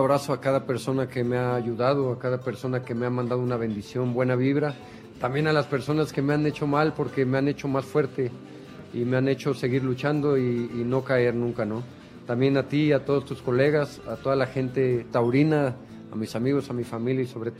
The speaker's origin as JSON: {"language": "Spanish", "country": "Mexico", "tie": "born there", "said": "pero yo nací en México y he toreado siempre el toro mexicano."}